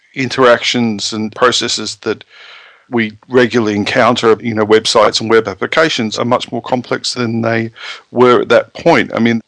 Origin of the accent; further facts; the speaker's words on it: Australia; when I decided to go back to Australia, which is my home country